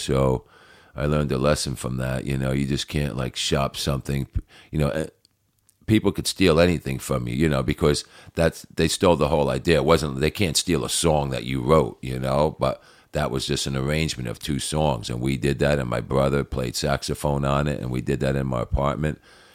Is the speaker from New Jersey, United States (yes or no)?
yes; New Jersey, United States; born or raised there